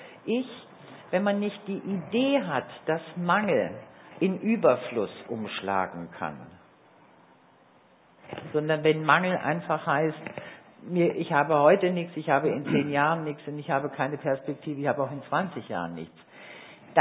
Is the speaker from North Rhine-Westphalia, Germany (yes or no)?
no; Baden-Württemberg, Germany; ich komme aus dem Badischen